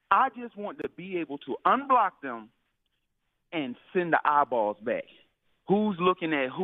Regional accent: North Carolina, United States; I'm originally from North Carolina.

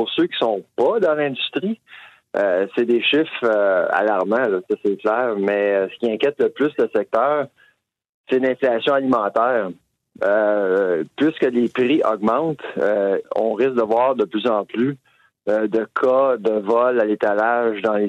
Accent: Halifax, Nova Scotia, Canada; j'ai commencé à parler à des gens à Halifax, chez nous

